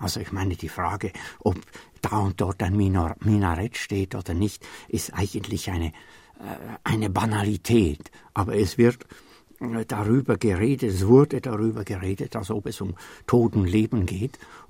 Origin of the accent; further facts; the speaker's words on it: Switzerland; Ich bin ein Schweizer und ich liebe dieses Land